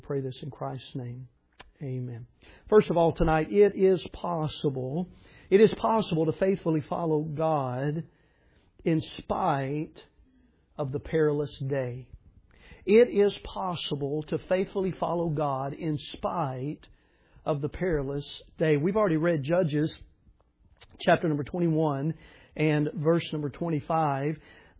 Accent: Tennessee, United States; But that's just me. I'm from Tennessee.

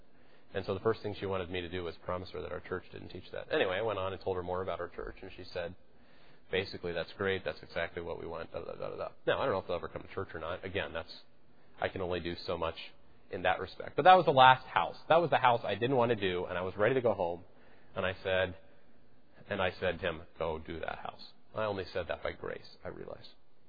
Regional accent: Salt Lake City, Utah, United States; because I grew up in Salt Lake City, so that always. So I said, oh, I grew up in Salt Lake City, da da da.

